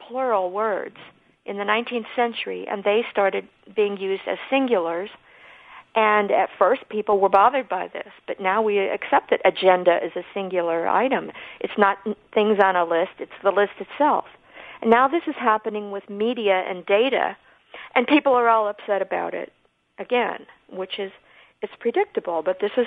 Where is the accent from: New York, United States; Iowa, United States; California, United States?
Iowa, United States; now in Connecticut, United States; I come from Iowa, I think I may have told you.